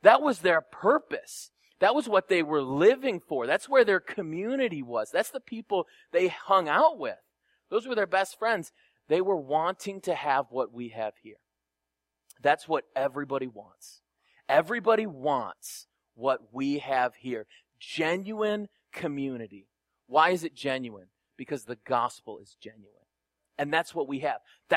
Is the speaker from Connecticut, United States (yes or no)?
no; Detroit, Michigan, United States; That's our connection. We're all from Detroit. We all love the Tigers.